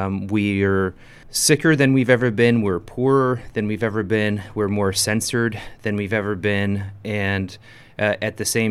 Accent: Vancouver, British Columbia, Canada; moved away as an adult; So I grew up in Vancouver, and when I graduated, I ended up going abroad.

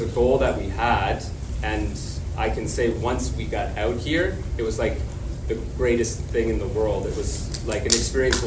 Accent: New Brunswick, Canada; I'm originally from New Brunswick, and we've been wanting to make East Coast film for a very, very long time.

